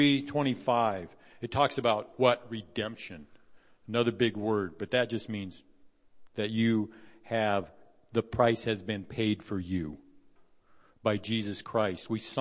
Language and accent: English; Oregon, United States; I grew up in Central Oregon, and I'm used to the snow slipping and sliding